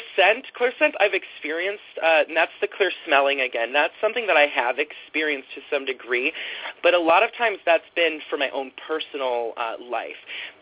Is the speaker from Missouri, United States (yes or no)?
yes; Kansas City, Missouri, United States; I'm from Kansas City, but I live in a small town now.